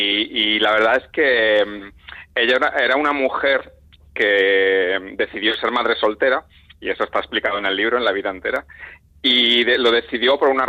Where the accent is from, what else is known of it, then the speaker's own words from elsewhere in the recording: Extremadura, Spain; born there; Además de Extremadura, donde yo nací